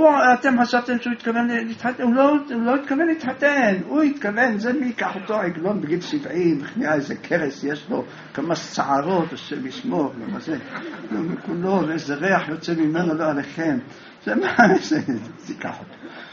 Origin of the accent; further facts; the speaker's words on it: Jerusalem, Jerusalem District, Israel; גדלנו בירושלים